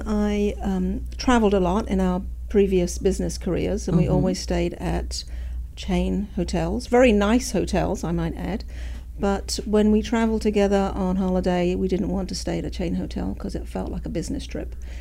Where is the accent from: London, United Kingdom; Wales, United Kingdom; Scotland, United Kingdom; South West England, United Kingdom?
London, United Kingdom; Hornchurch; now in Tallahassee, United States; I'm from London. Actually, a little town just outside London, on the east side of London, called Hornchurch. And I've been in Florida for 30 years.